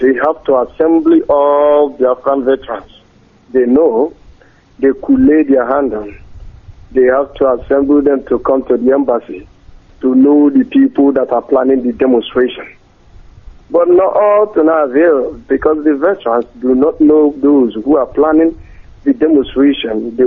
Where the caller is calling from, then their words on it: Vienna, Austria; I'm calling from Vienna, Austria.